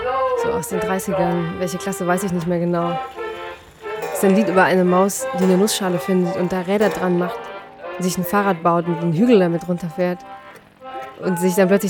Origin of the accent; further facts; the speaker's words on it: Gelderland, Netherlands; accent: Achterhoeks; Die Einheimischen nennen es Platt, ich nenne es Achterhuchs, weil daher kommt mein Dialekt aus dem Osten der Niederlande.